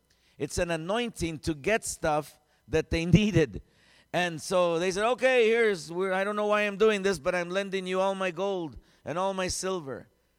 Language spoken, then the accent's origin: English; Phoenix, Arizona, United States; I was born and raised in Phoenix.